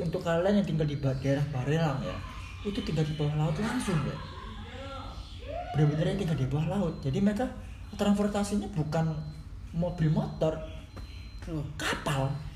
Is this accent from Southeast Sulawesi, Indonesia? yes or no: no; Batam, Riau Islands, Indonesia; Jadi dulu aku tinggal itu di Kota Batam, di Kepulauan Riau.